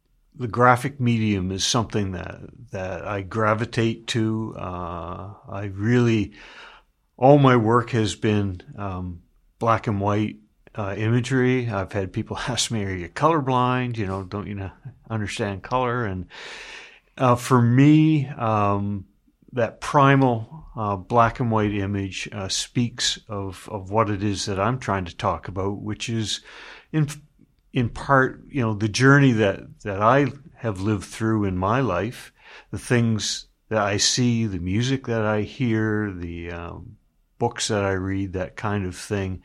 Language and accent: English; Riverview, United States; I'm from Riverview.